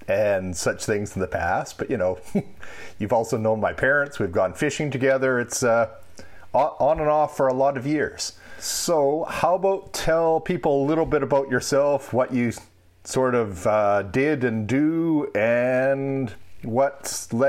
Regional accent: Pinawa, Manitoba, Canada; On the line today, we have Tyler Thomas from my hometown of Pinawa, Manitoba.

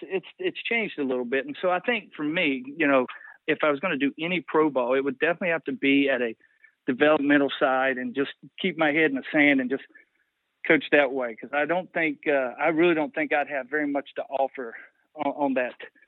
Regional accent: Tannersville, Virginia, United States; I was from nowhere. I was from Southwest Virginia, grew up in Tannersville, played at Tazewell.

